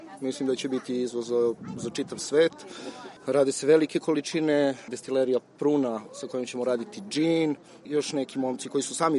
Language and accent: Serbian; Bor, Southern and Eastern Serbia, Serbia; zato što sam ja rodom iz Bora. Mislim da je zagađeno sve što postoji ovde.